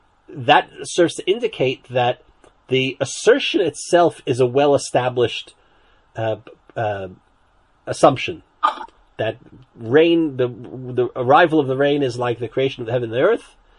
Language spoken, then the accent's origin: English; New Jersey, United States; growing up in New Jersey, I had no idea where the water came.